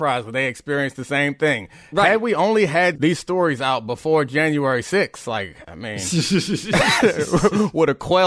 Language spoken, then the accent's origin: English; Baltimore, Maryland, United States; also born or lived in Texas; I mean, I grew up in Baltimore. I grew up in Texas.